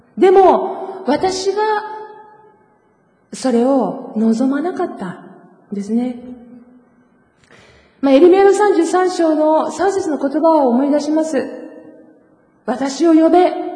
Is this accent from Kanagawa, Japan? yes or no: yes; Kanagawa, Japan; 私の出身の神奈川は、地元、